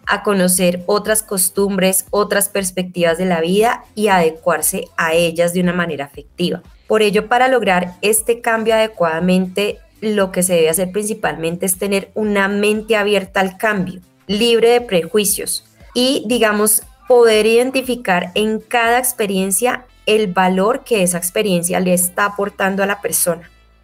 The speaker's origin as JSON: {"language": "Spanish", "country": "Colombia", "said": "lo valioso que tenemos nosotros como colombianos en esos lugares"}